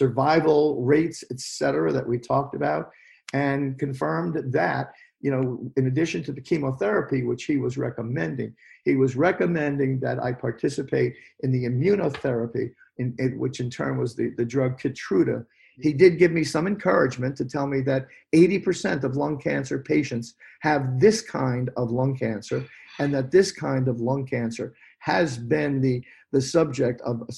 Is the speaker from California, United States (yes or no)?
no; Basking Ridge, New Jersey, United States; Sloan Kettering had a facility right in my hometown in Basking Ridge, New Jersey.